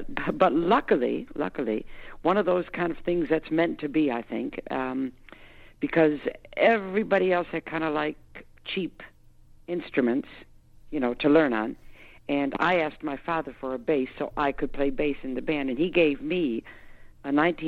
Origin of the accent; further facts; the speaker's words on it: Detroit, Michigan, United States; Don't forget, I grew up in Detroit, so I kind of knew all the musicians from day one.